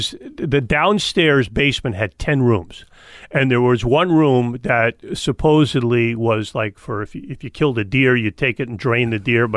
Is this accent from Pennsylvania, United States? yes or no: no; Fort Lee, New Jersey, United States; And that was the house I grew up in Fort Lee.